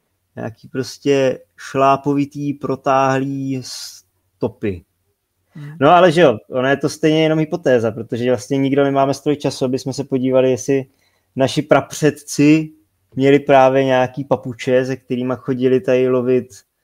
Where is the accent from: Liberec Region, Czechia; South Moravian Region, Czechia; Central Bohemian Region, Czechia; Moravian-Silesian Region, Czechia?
South Moravian Region, Czechia; Slavkov u Brna; U nás, já jsem ze Slavkova u Brna a vedle je taková maličká dědinka Němčany